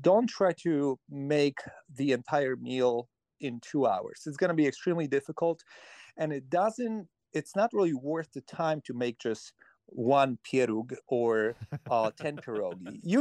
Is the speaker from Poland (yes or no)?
yes; Poland; we possibly went out to eat once in my entire life growing up in Poland with my mom, my dad, and my sister.